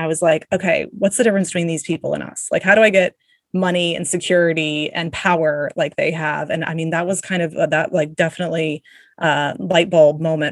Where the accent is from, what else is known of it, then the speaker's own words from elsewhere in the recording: Atlanta, Georgia, United States; I am from Atlanta, Georgia, born and raised, educated. I went to Georgia Tech here in the city, so I haven't made it.